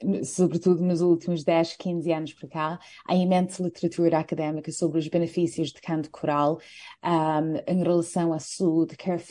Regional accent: Ireland; Portuguese is a second language; moved away as an adult; now in Portugal; Eu sou de Irlanda. Sim, da República da Irlanda.

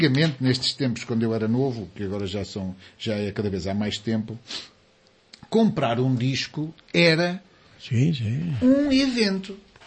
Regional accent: Portugal; Eu, que sou português, mas sou um português desse tipo, estava longe

